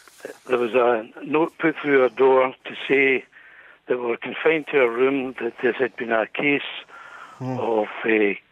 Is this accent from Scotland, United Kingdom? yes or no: yes; Glasgow, Scotland, United Kingdom